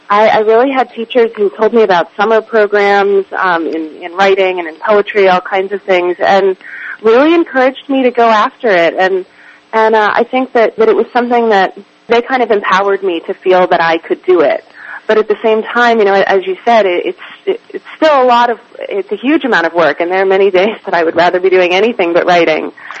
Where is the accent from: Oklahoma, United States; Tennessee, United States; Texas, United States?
Oklahoma, United States; Yeah, well, I grew up with wonderful beef in Oklahoma